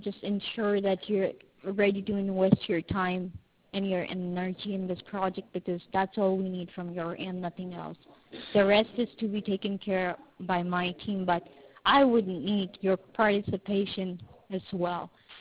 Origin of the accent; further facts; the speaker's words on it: Turkey; Well, I'm from Turkey. Yeah.